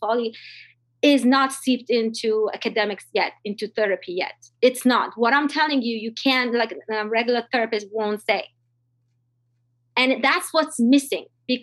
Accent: Iran; I'm from Iran.

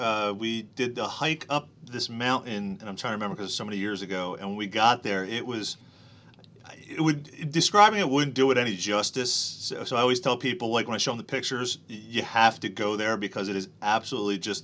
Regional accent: New Jersey, United States; I'm from New Jersey, as you know.

